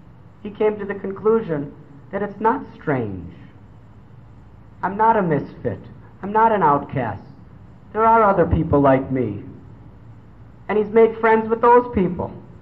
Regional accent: United States; When I was growing up in America, in my teens, there was a mantra.

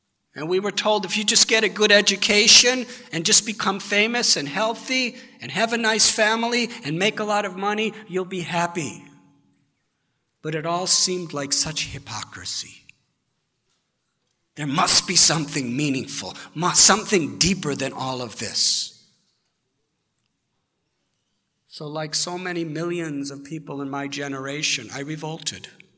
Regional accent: United States; I was a teenager when I began this journey. I was brought up in the United States of America.

